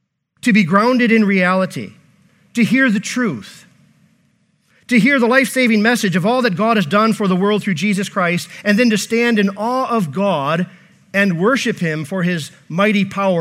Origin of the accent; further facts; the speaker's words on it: Davisburg, Michigan, United States; Now you go down to Davisburg, Michigan this morning, where I was raised, born in that little town, raised in that little town.